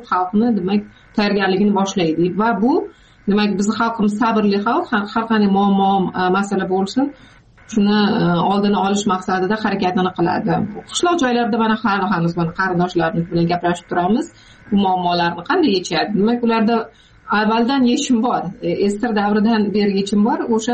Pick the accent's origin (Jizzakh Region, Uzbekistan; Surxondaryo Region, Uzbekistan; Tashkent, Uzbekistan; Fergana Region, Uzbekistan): Jizzakh Region, Uzbekistan; born or raised there